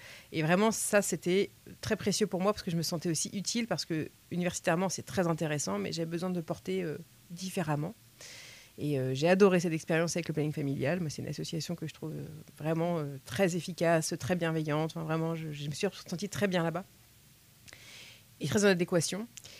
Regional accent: Normandy, France; parce que je suis normande, mais je suis arrivée en Touraine.

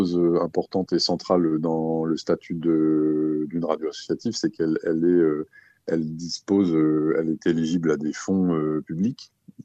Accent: Ogan, France; comme je suis originaire d'Ogan et que c'est la commune où j'ai grandi

